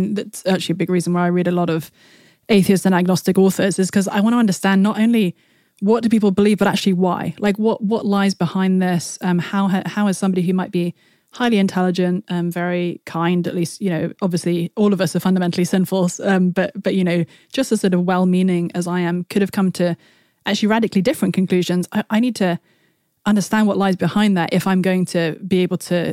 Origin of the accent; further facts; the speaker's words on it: United Kingdom; I'm Brit, so I say Isaiah.